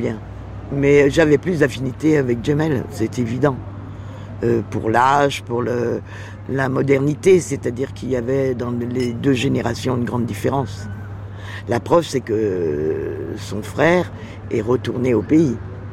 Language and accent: French; Nouvelle-Aquitaine, France; je suis des Deux-Sèvres.